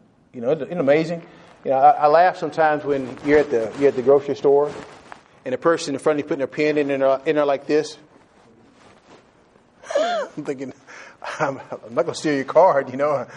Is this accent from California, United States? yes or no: no; Texas, United States; when I was a kid growing up in Texas